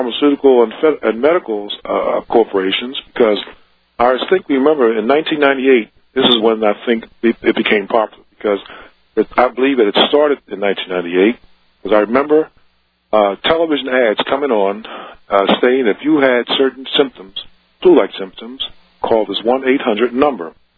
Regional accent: Philadelphia, Pennsylvania, United States; It's in Philadelphia, too. I'm from Philly.

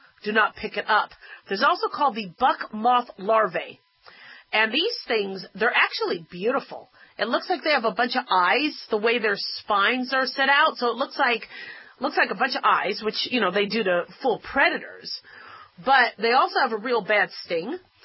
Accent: Arizona, United States; born or raised there

